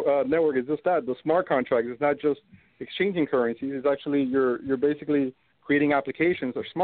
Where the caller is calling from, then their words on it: Florida, United States; Another …, actually, yeah, from South Florida.